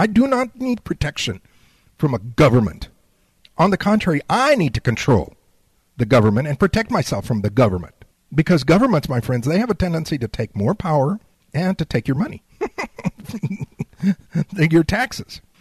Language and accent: English; United States; I'm an American, my friends. I believe in the principles of the United States